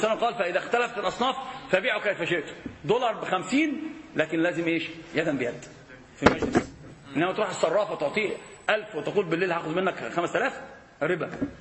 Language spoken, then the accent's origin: Arabic; Morocco; انا عارف ان انا مغربي